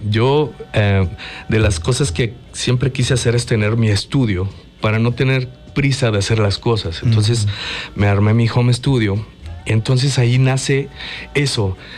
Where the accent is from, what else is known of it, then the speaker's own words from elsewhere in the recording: Morelos, Mexico; soy muy orgulloso de ser mexicano, de mi tierra, de mi estado, Morelos